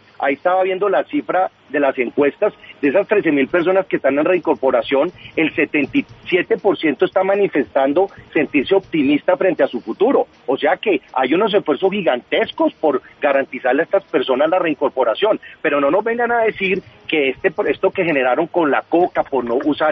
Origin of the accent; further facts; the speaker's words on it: Colombia; Y yo soy del suroccidente de Colombia, y a mí me dicen que esto es una maravilla.